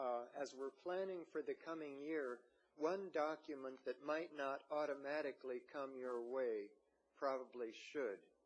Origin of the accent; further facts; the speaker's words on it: Atascadero, California, United States; from Atascadero. I'm one of your constituents